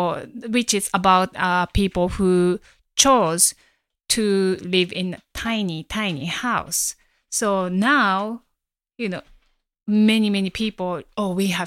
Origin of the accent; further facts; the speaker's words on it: Japan; now in United States; But I'm from Japan, I'm Japanese, and I have family in Japan.